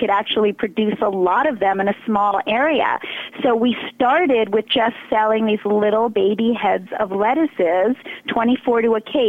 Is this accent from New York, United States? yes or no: yes; Brooklyn, New York, United States; Well, so my husband and I are both from New York. I was born in Brooklyn and went to high school in Manhattan.